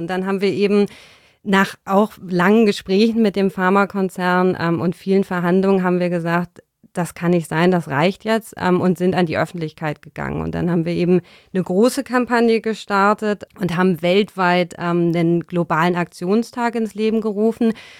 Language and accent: German; Berlin, Germany; bin ich in Berlin aufgewachsen